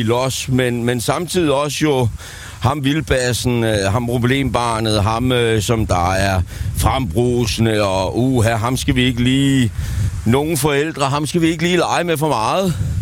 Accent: Kongens Lyngby, Capital Region of Denmark, Denmark; I selveste Kongens Lympe.

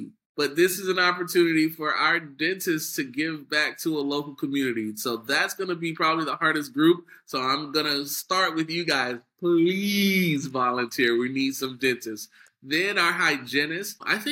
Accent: Liberty City, Florida, United States; I'm born and raised in Liberty City, Florida. So I got to shout out my hood.

